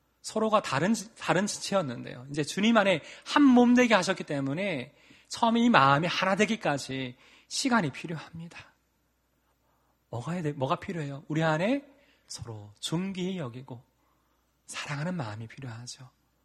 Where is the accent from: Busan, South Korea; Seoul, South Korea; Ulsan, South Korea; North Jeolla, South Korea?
Busan, South Korea; 저도 이제 부산 사람이니까 저는 되게 작게 얘기했나 생각했는데 목소리가 커지더라고요.